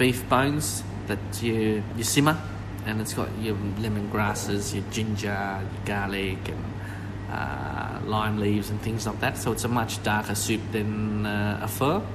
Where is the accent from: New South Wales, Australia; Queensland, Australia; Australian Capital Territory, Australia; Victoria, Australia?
Victoria, Australia; Melbourne; also born or lived in Malaysia / Tasmania; now in Northern Territory, Australia; I grew up in Melbourne, yeah. I was born in Malaysia, refugee camp. I was there for 4 months, just after the war there.